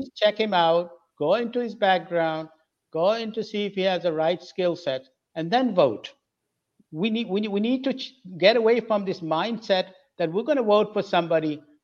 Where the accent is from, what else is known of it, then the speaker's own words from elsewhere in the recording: England, United Kingdom; moved away as an adult; also born or lived in Pakistan; now in Florida, United States; I was born in Pakistan, and I was 9 years old when my parents moved to England, Britain. And I grew up in Britain for school, college, et cetera, before I left. And I've been here over 30 years in Florida.